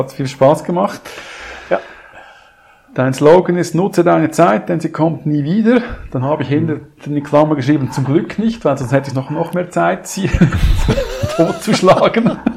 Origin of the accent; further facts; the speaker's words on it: Switzerland; Also ich finde die sehr sympathisch und attraktiv, auch als Schweizer.